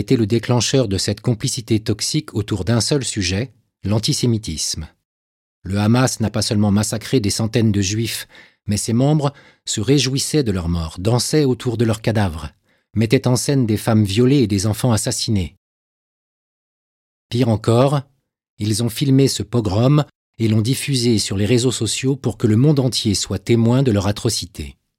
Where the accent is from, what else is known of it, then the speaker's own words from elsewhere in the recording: Syria; now in France; Je refuse que les islamistes, qui ont détruit mon pays d'origine, fassent de même dans mon territoire d'accueil. Je refuse qu'Israël, utilisé en Syrie comme un épouvantail pour justifier une dictature, devienne en France